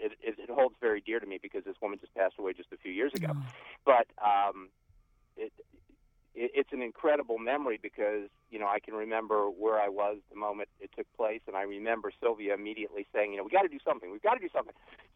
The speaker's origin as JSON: {"language": "English", "town": "Washington", "region": "District of Columbia", "country": "United States", "tie": "born or raised there", "said": "I was raised by two women, my actual mother and an African-American woman growing up in Washington, D.C., as I did."}